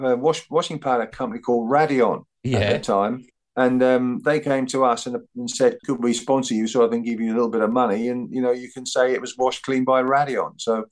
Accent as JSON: {"language": "English", "region": "England", "country": "United Kingdom", "said": "So as an Englishman's English captain's shirt."}